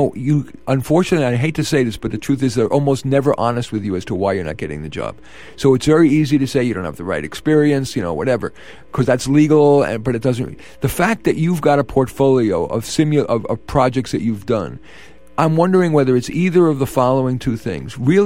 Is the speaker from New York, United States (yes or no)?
yes; Bronx, New York, United States; How was my Southern accent? Bronx.